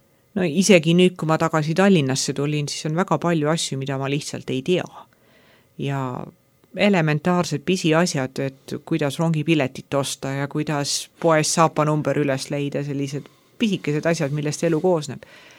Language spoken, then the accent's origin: Estonian; Saare County, Estonia; ma olen ikka saarlane, kõigepealt siis eestlane